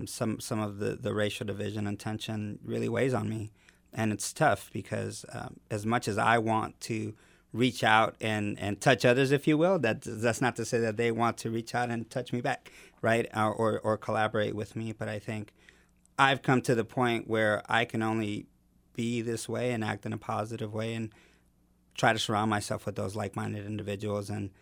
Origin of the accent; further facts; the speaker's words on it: Chicago, Illinois, United States; my father's from Mexico and my mother's from Guatemala. I was born and raised in Chicago in a Puerto Rican neighborhood.